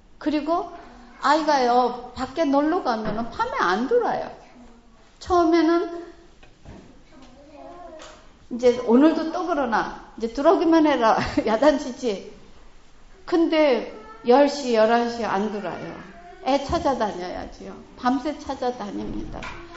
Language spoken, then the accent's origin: Korean; South Korea; now in Japan; 일본 땅에서 살면서 내가 언제든지 하나님의 딸이에요, 언제든지 나는 한국 사람이에요